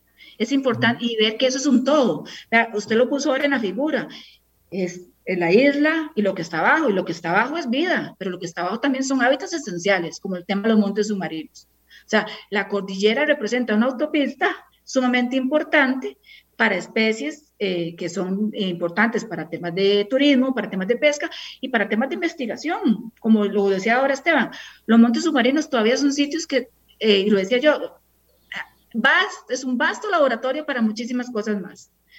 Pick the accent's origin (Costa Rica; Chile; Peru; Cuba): Costa Rica; como seres humanos y como costarricenses